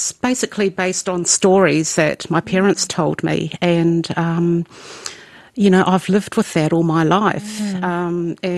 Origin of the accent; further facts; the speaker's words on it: Wellington, New Zealand; now in Carterton, New Zealand; from Carterton, originally from Wellington and have been in the Wairarapa for 11 years now.